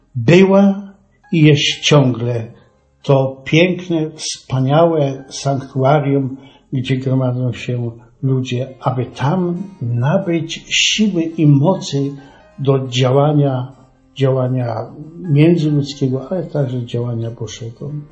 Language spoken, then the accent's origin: Polish; Chrząstowice, Opole Voivodeship, Poland; pochodzę z takiej wioski pod Opolem Chrząstowice